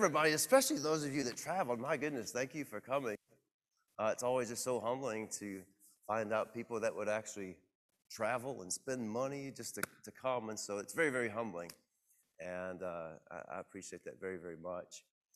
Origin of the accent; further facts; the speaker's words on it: Texas, United States; I mean, I grew up in the South, so … I grew up in Texas. Everybody thinks I came from across the river.